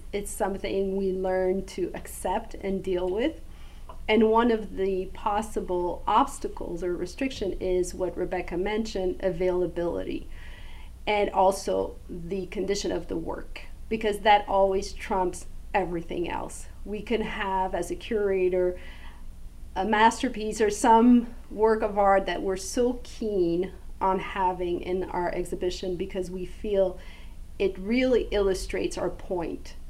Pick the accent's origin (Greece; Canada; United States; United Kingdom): Canada; because I'm Canadian and so I use